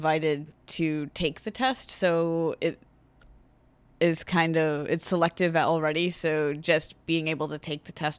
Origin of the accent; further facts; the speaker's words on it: New England, United States; It's just the fact that I'm from New England and I used to work at Dunkin' Donuts.